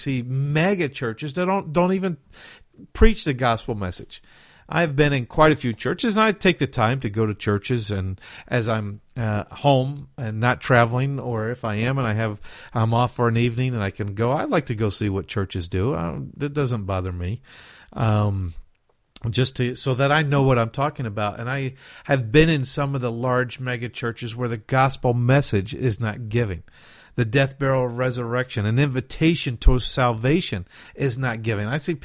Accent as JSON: {"language": "English", "region": "the South", "country": "United States", "accent": "southern", "said": "excuse me, that's my southern accent coming out."}